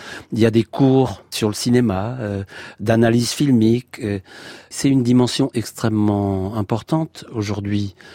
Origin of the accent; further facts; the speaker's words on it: Grenoble, Auvergne-Rhône-Alpes, France; D'abord, j'ai grandi à Grenoble.